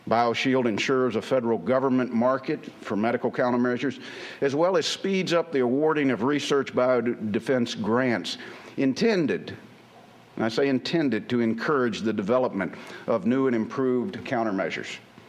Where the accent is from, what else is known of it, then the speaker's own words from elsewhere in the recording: North Carolina, United States; Companies like AlphaVax, Hemocellular, EMD in my home state of North Carolina hold promising new therapies